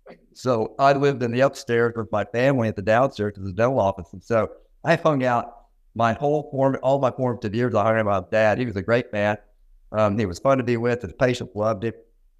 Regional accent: Little Rock, Arkansas, United States; I grew up in a dental family. I grew up in Little Rock, Arkansas, and my father was a dentist who practiced in Little Rock.

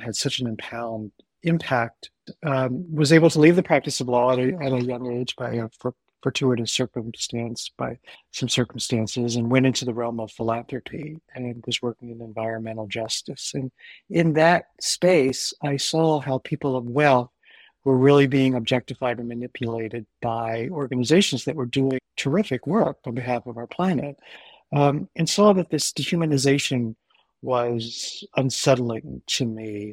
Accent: Maryland, United States; also born or lived in Baltimore; I grew up in America. I am American. I was born in Baltimore City, and then when I was a year old, my parents moved my brother and me out to the suburbs. And I grew up in the suburbs of Maryland

